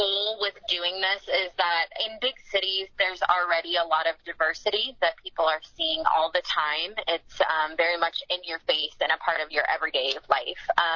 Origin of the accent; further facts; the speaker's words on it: Sherrard, Illinois, United States; I identify as a woman of color. I grew up in Sherrard amongst mostly white students